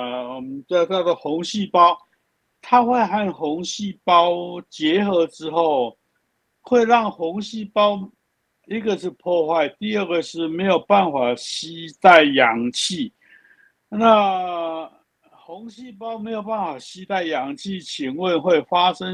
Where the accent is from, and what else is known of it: China